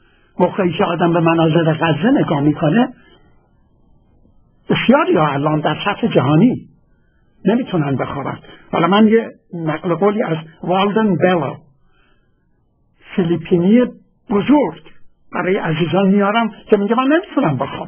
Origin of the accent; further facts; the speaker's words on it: Khuzestan, Iran; برای اینکه من بچه خوزستانم